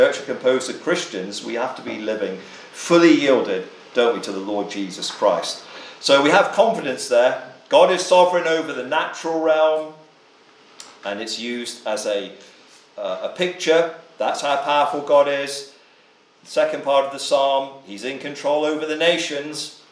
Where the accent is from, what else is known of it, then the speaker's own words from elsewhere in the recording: Gloucester, South West England, United Kingdom; I always mention George Whitfield from my hometown at Gloucester.